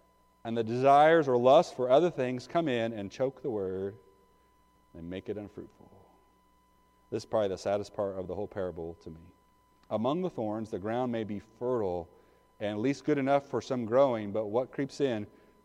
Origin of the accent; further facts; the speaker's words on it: Decatur, United States; back in my home church where I grew up in Decatur